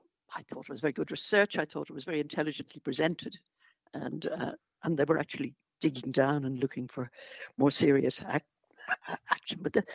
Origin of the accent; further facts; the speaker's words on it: Ireland; moved away as an adult; now in United Kingdom; because I am Irish. I feel very British too. But in the end, I live in Britain. I've lived here for 50 years